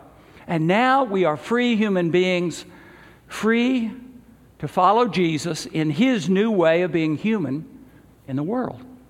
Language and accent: English; Southern United States, United States; like I grew up in the South hearing from some of my more conservative Christian friends